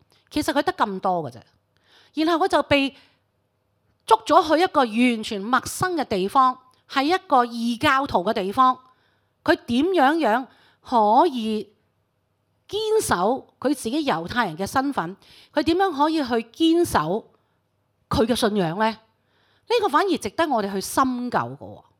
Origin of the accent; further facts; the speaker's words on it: China; 因为我们说我们中国人，我们什么都吃的嘛